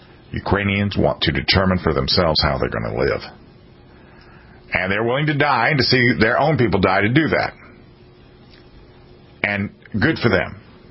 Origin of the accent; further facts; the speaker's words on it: United States; born there; I am an American, born, and I want what is best for America.